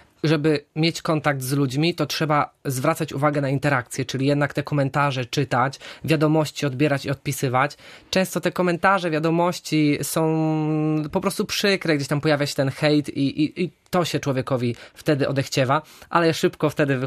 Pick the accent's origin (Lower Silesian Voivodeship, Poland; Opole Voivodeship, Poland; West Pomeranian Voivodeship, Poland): West Pomeranian Voivodeship, Poland; Witnica; ja nie jestem ze Szczecina, pochodzę z miejscowości Witnica Chojeńska, to jest 80 km pod Szczecinem. Tutaj przyjechałem do liceum. Natomiast moje siostry już mieszkały wtedy w Szczecinie, od malutkiego tutaj przyjeżdżam.